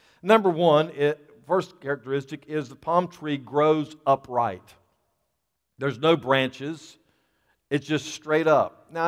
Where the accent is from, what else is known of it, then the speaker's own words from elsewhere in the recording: Florida, United States; I grew up in Florida. I love Florida. Palm trees were just part of the landscape, and loved Florida.